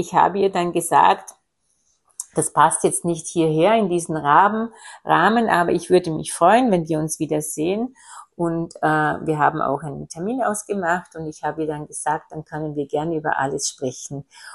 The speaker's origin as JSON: {"language": "German", "country": "Austria", "said": "wie im entgegengesetzten Teil von Österreich, wo ich herkomme"}